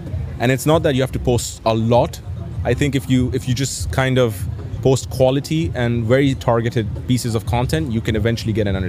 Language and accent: English; Lebanon; I'm the co-founder of Brands for Less. I've been working on this for 25 years. I'm from Lebanon.